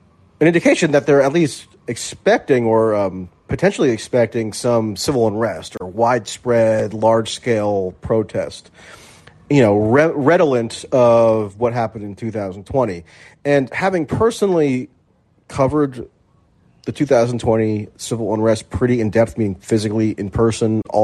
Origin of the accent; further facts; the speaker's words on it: New Jersey, United States; and even in my hometown in New Jersey, where I would never have in a million years thought that there would be a protest march